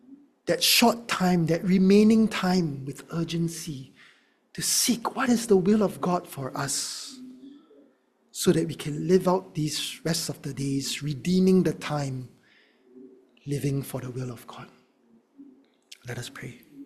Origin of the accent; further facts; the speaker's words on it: Singapore; what chance do I have as a Singaporean to be hospitable without grumbling, when grumbling is our national pastime, you know?